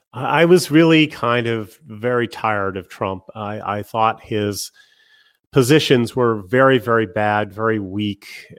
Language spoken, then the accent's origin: English; United States; I frankly, as an American, find that kind of depressing. You know, I wish that I had lived at the peak of America's greatness rather than to live while it's been in rapid decline.